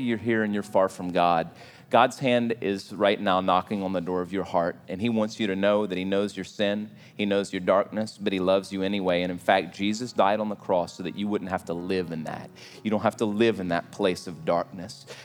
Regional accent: Louisiana, United States; I grew up next door to Mr. Placide. I grew up in Cajun land, and Mr. Placide worked all the time as an old Cajun.

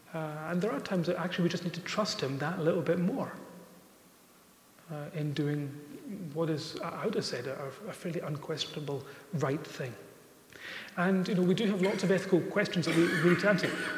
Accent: Lewis, Scotland, United Kingdom; I'll promote Harris Tweed, maybe, because I'm from Lewis.

